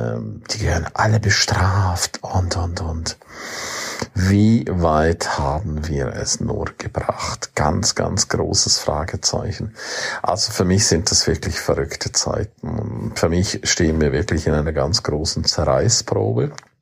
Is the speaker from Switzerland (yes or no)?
yes; Graubünden, Switzerland; first language Romansh; German is a second language; Okay, sorry, meine Muttersprache ist rätoromanisch. Deutsch ist eine Fremdsprache.